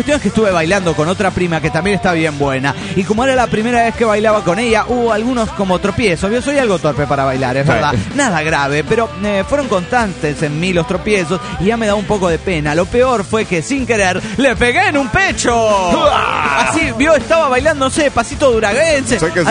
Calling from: Argentina; de Argentina.

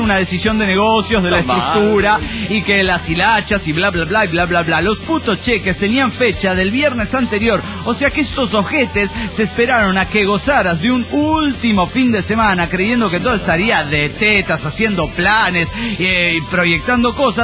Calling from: Cochabamba, Bolivia; de Cochabamba, Bolivia.

